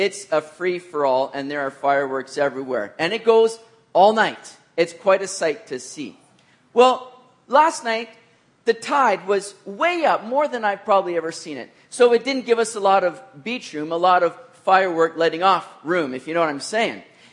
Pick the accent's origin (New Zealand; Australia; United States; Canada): Canada; I'm a Canadian through and through.